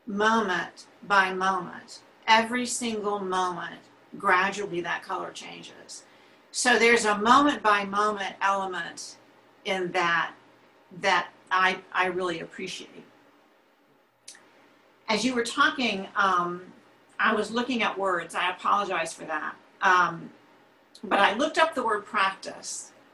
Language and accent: English; Florida, United States; It brought me back to growing up in Florida, which I did do. And there we have these little teeny tiny lizards.